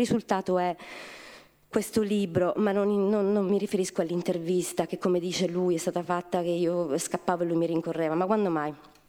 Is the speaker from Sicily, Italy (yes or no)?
yes; Palermo, Sicily, Italy; born there; È casuale che io sia finita a Palermo, che io sia nata a Palermo o comunque che ci sia tornata, perché potevo anche non tornare. Sono stata come raccontavo poi ad Andrea nell'intervista, tanti anni lontana dalla mia città